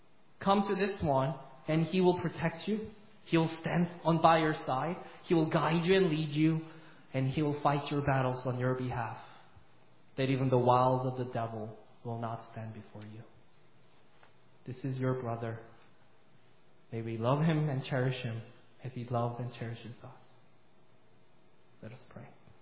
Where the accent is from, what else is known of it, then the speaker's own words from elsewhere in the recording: South Korea; I grew up in Korea. We lived in a little area where we had not a good neighborhood, let me put it that way.